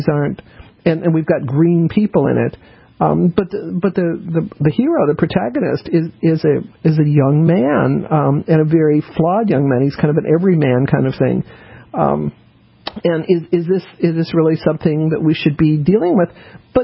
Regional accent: Colorado, United States; I grew up in Colorado. So, you know, my uncle was actually a cowboy.

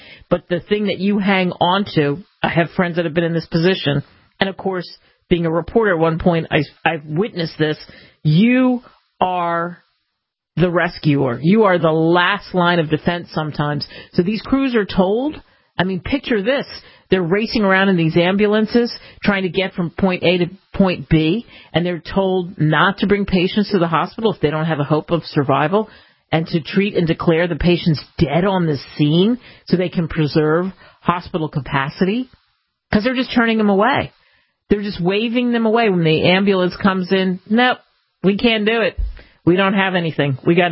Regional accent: Ohio, United States; because I grew up outside of Cleveland

